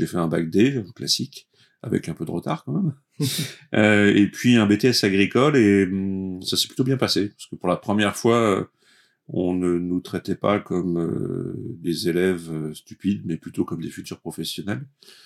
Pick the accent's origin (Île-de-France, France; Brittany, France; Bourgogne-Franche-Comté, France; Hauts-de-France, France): Bourgogne-Franche-Comté, France; bourguignon d'origine en fait, je suis né en Côte d'Or, j'ai grandi dans Lyon, pas très loin de Chablis, et donc c'est vraiment ma région